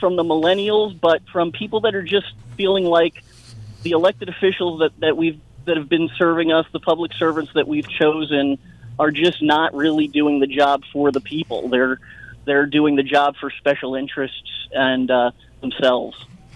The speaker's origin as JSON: {"language": "English", "region": "New Jersey", "country": "United States", "tie": "born or raised there", "also_born_or_lived": "Seattle", "lives_now": "Pima County, United States", "said": "I had actually had electoral experience in the past in my home state of New Jersey, where I relocated from to the first to Seattle and then most recently to Arizona and into Pima County."}